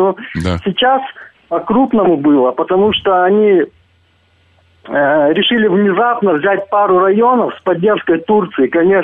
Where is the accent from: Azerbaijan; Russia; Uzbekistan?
Azerbaijan; Nagorno-Karabakh; now in Netherlands; Я звоню из Голландии, я сам родом из Нагорного Карабаха.